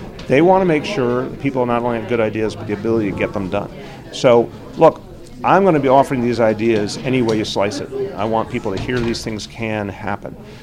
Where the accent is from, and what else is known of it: New York, United States